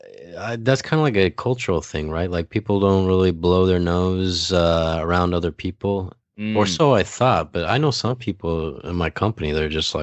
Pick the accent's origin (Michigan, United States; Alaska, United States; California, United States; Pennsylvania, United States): Michigan, United States; Ann Arbor; now in Japan; I mean, I'm from Ann Arbor, Michigan, and there's like, man, people, I mean, jaywalking is part of the culture.